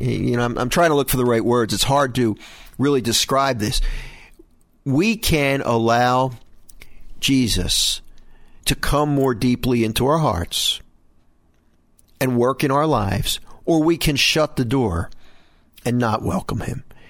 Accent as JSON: {"language": "English", "town": "Philadelphia", "region": "Pennsylvania", "country": "United States", "tie": "born or raised there", "said": "I grew up in Philadelphia, and we took a lot of buses."}